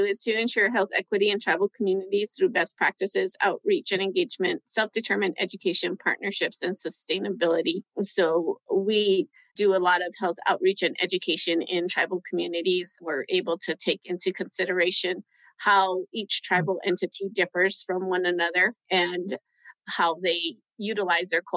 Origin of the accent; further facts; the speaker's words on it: Acoma Pueblo, New Mexico, United States; I'm from the Pueblo of Acoma.